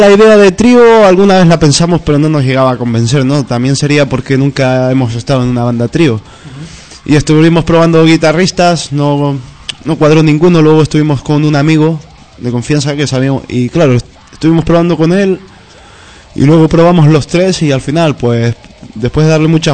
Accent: Canary Islands, Spain; Lo que la antigua mitología guanche. Ajá. De mi tierra.

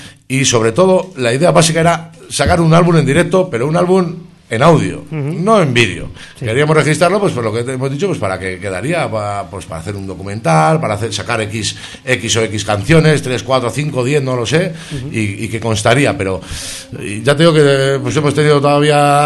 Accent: Barakaldo, Basque Country, Spain; Somos muy de Baracaldo.

